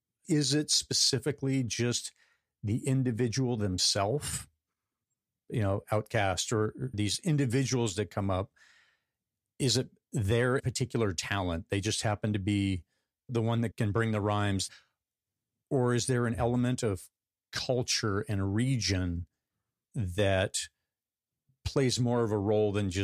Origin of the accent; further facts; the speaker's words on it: Arizona, United States; A kid of the 80s, but I grew up in Central Arizona. So there wasn't a lot of influence from outside of middle Arizona.